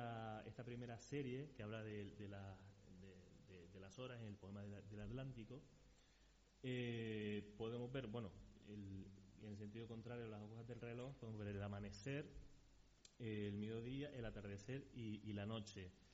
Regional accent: Canary Islands, Spain; nuestra identidad como canarios y como gran canarios

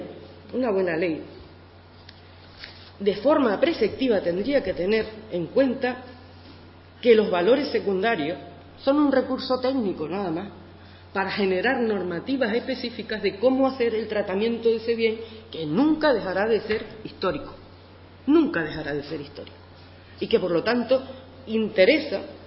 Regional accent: Güímar, Canary Islands, Spain; porque soy de Güímar, y entonces me ha tocado la identidad, ¿no?

